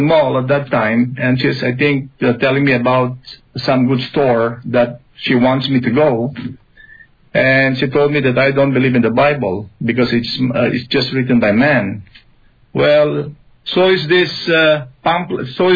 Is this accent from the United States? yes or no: no; Philippines; now in Canada; I came from the Philippines because I want to have a nice life in Canada.